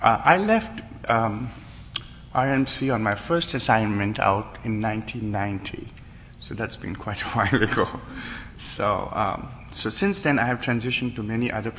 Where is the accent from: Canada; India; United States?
India; I live in my home country of India